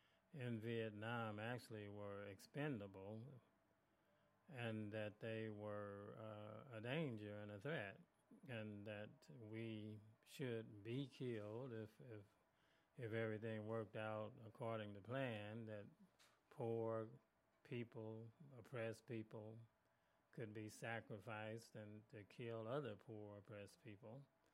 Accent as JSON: {"language": "English", "region": "Mississippi", "country": "United States", "tie": "born there", "said": "even though I was born in Mississippi"}